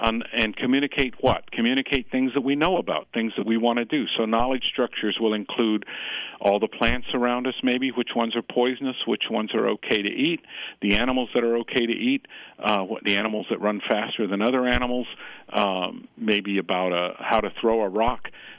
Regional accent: California, United States; I'm from California originally, in Southern California, and I remember as a teenager and a young man evacuating from fires before

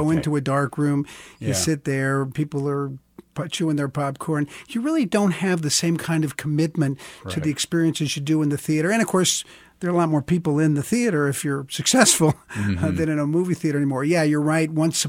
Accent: Prairie Village, Kansas, United States; I grew up in Prairie Village and went to Shawnee Mission East, went away for college.

